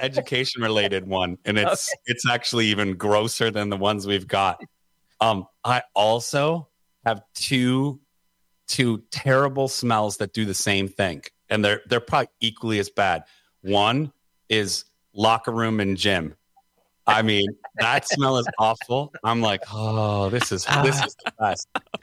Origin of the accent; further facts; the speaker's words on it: Detroit, Michigan, United States; growing up in Detroit by so many factories right. and so many, also living by a paper mill now twice in my life, you know, I have grown, this sounds terrible, I've grown fond of the smell.